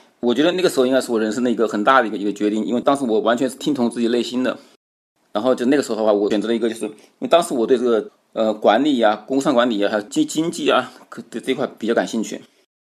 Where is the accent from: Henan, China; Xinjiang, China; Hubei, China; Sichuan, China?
Hubei, China; Wuhan; born there; 我是从那个就是湖北武汉，然后在武昌区出生的。